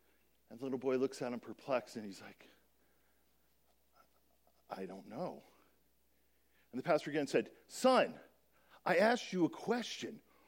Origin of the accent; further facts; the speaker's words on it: Scranton, Pennsylvania, United States; Ellen and I decided to get off in Bartonsville because we grew up in Scranton